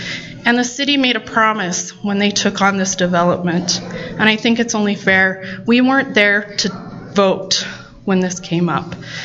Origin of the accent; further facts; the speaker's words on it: Cedar Hills, Utah, United States; I said, "Oh, a little town by Provo, kind of." Like, "Oh, we're from Sandy. What's that town?" I said, "Oh, Cedar Hills."